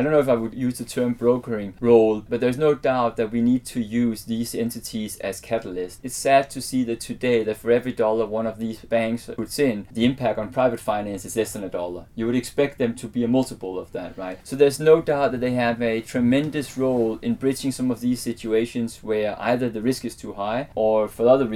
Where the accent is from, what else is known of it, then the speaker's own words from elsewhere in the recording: Denmark; English is a second language; now in Singapore; I come from Denmark, where obviously we have a lot of forest